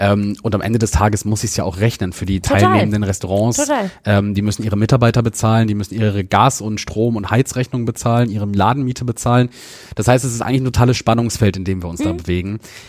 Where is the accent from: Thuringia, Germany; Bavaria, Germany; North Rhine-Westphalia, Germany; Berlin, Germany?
North Rhine-Westphalia, Germany; Düsseldorf; Also ich komme aus Düsseldorf, ich bin hier groß geworden